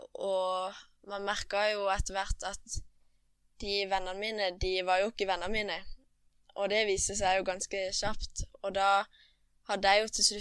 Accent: Kristiansand, Agder, Norway; Jeg ble født i Kristiansand på Nordland, det er nærmest Søgne. På en gård oppe på Eidså. Der bor jeg med familien min, mamma og pappa, og så er vi 6 søsken da.

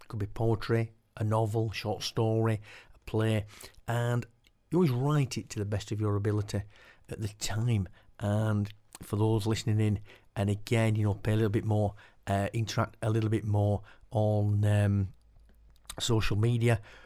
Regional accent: Keighley, Yorkshire and the Humber, United Kingdom; I grew up in Yorkshire. I still live in Yorkshire, West Yorkshire. Grew up in a place called Keighley and now live in Silsden, which is about 3-4 miles away.

